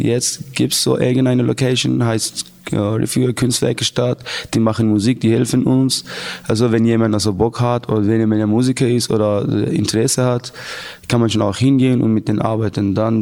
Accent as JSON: {"language": "German", "country": "Afghanistan", "second_language": "German", "moved": "yes", "lives_now": "Germany", "said": "Ja, und komme ich aus Afghanistan und seit 3,5 Jahren ungefähr bin ich in Deutschland."}